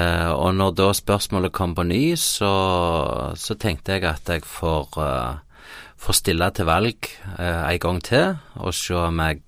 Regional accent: Høyland, Rogaland, Norway; vi startet jo noe som heter Tentreff hjemme på Høyland

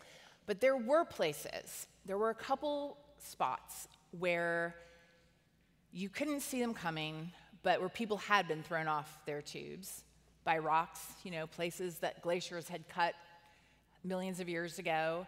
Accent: Miami, Florida, United States; So I grew up in Miami, Florida in the 80s. So that was the time of Miami Vice, just to give you like a mood.

